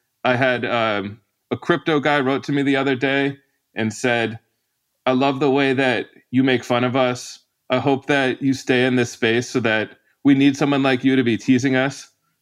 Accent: Somerville, Massachusetts, United States; I'm here in Somerville, Massachusetts. I've come for a reading at my hometown bookstore, Porter Square Books in Cambridge.

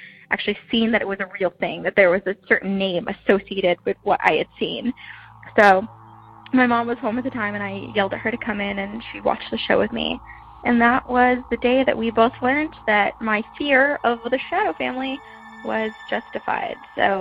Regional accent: New Hampshire, United States; I grew up in New England, so very haunted.

